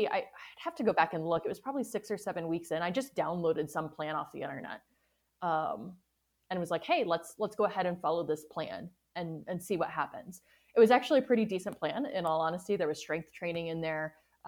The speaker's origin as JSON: {"language": "English", "region": "Arizona", "country": "United States", "tie": "born or raised there", "said": "And I grew up in Arizona, so I knew where it was."}